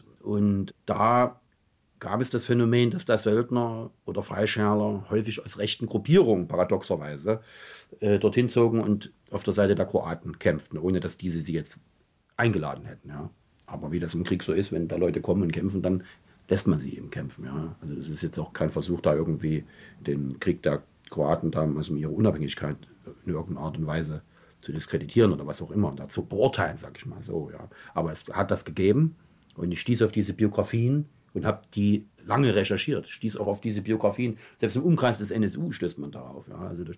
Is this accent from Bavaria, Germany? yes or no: no; Leipzig, Saxony, Germany; Ich bin ja nun als Kind hier aufgewachsen in Leipzig.